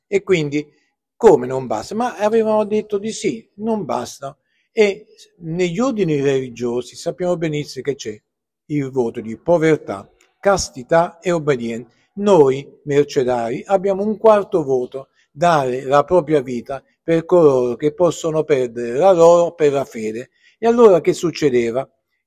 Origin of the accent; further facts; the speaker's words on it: Naples, Campania, Italy; now in Cagliari, Italy; anche se io sono napoletano, però sono qui da 52 anni